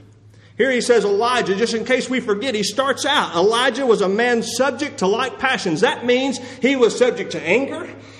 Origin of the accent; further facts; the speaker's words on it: Texas, United States; I'm from West Texas. I know what it is to go through a drought.